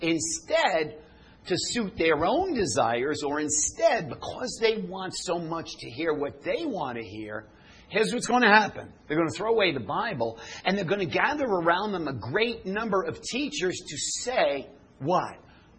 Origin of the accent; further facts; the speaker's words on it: New York, United States; I worked in news. I'm from New York.